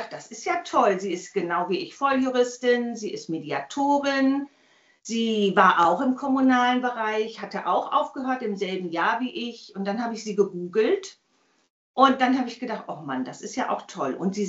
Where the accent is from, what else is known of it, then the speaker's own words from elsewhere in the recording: Vechta, Lower Saxony, Germany; Kam ja gebürtig aus Vechta.